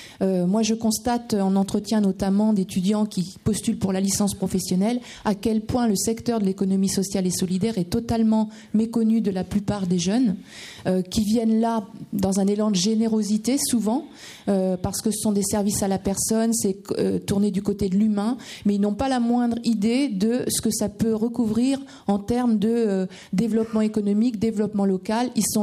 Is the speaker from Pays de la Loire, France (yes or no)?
no; Châteauroux, Centre-Val de Loire, France; donc je suis de Châteauroux